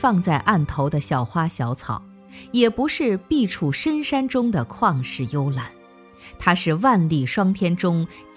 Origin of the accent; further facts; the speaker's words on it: Hangzhou, Zhejiang, China; 我们这代杭州人真是绕着秋瑾之墓长大的。